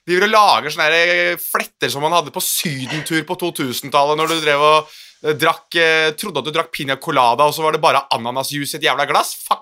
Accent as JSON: {"language": "Norwegian", "country": "Morocco", "said": "jeg er marokkaner, så jeg kan liksom ikke gå imot han heller"}